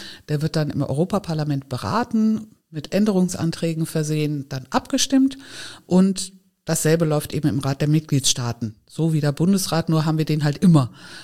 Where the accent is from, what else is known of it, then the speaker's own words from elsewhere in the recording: Giessen, Hesse, Germany; born there; now in Neustadt an der Weinstraße, Germany; Ich bin geboren in Gießen in Hessen, wohne aber jetzt schon seit über 30 Jahren in Neustadt an der Weinstraße.